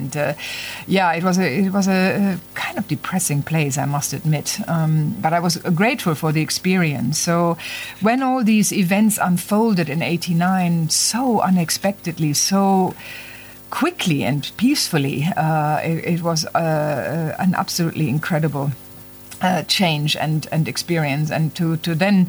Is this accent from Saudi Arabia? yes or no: no; West Germany, Germany; Yeah, I mean, we were brought up in West... I come from West Germany.